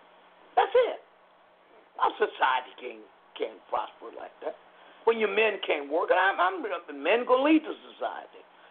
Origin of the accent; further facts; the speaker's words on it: Lynchburg, Virginia, United States; I'm from Lynchburg, Virginia, as you know, Alfred. And Lynchburg used to be a city of industry, manufacturing new paper, Meade Corporation, the foundry, manufacturing iron products, steel.